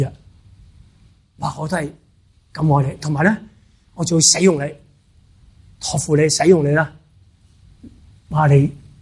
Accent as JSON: {"language": "Cantonese", "country": "China", "said": "我中国人咧有种即系好讲谦卑啊！我中国人特别强调谦卑啊"}